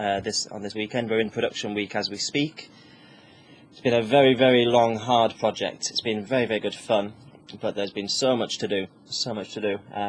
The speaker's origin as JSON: {"language": "English", "town": "Hull", "region": "Yorkshire and the Humber", "country": "United Kingdom", "said": "I used to say, I'm from Yorkshire."}